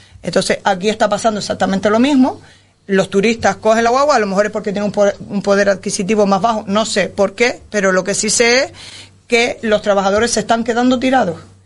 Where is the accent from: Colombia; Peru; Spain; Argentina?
Spain; Canary Islands; que somos ciudadanos canarios